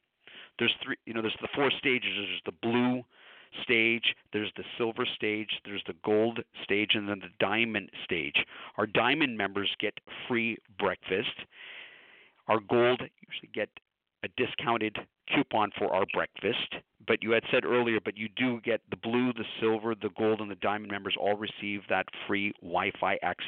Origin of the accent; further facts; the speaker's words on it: San Francisco, California, United States; I born and raised in San Francisco. I guess … Pink unicorns. They're very, very rare that I was actually born and raised and schooled in San Francisco.